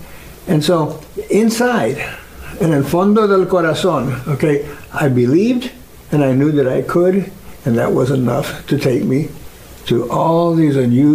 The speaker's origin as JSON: {"language": "English", "country": "United States", "tie": "born or raised there", "said": "I grew up as Mexican American, born in the United States, and I didn't go to special schools or have special things."}